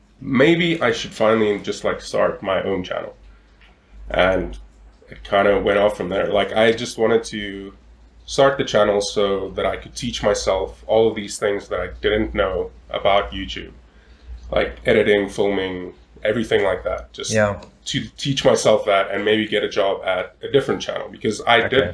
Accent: South Africa; but I promise I am South African.

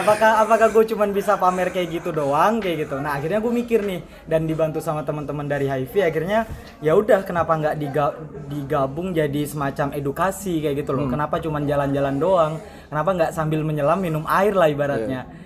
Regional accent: East Java, Indonesia; emang gue sendiri asalnya dari Jawa Timur kan, dan keluarga gue juga keluarga yang cukup konservatif kayak gitu.

